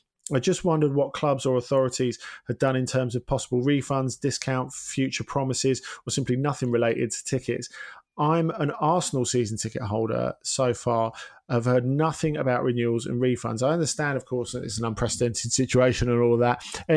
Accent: Dublin, County Dublin, Ireland; As a proud Irishman who loves football, I would absolutely love for there to be a team based in my hometown of Dublin

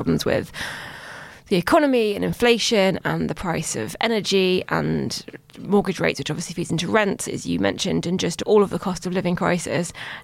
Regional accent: London, United Kingdom; I'm from London.

